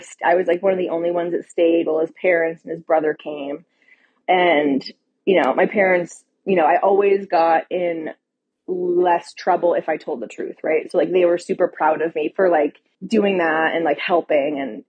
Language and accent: English; New England, United States; Well, so I'm from New England. I'm from a really small town in New England.